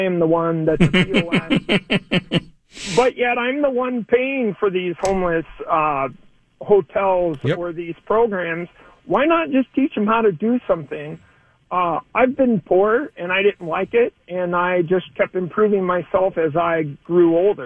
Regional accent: Los Angeles, California, United States; I'm from Los Angeles, California, and it's been doing this since I was a kid.

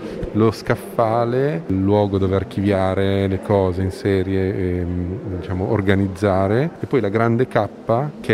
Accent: Milan, Lombardy, Italy; io sono un architetto milanese, sono nato a Milano, sono nato a metà tra la nascita di Magistretti e l'inaugurazione di questa mostra, quindi 50 anni fa.

